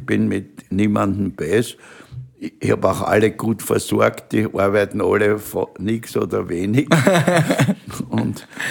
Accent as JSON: {"language": "German", "region": "Vienna", "country": "Austria", "said": "Ich bin ein Wiener und ich bin stolz drauf."}